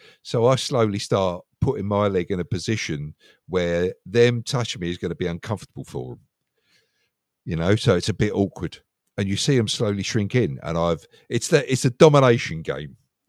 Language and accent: English; United Kingdom; nobody will sit either side of me because we're all British and we don't do that.